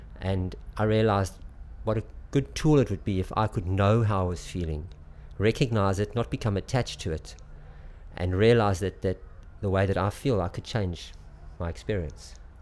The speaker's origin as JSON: {"language": "English", "country": "South Africa", "moved": "yes", "lives_now": "Market Lavington, United Kingdom", "said": "I was born on 30th of October 1961. I come from South Africa but currently living in Market Lavington, Wiltshire. Near a town of Devizes."}